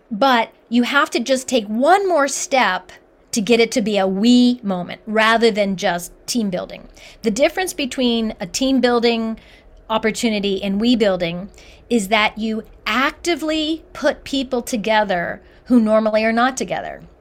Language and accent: English; Columbus, Ohio, United States; Now, I grew up in Columbus, Ohio, and I grew up in a very, very homogeneous town in Columbus, Ohio.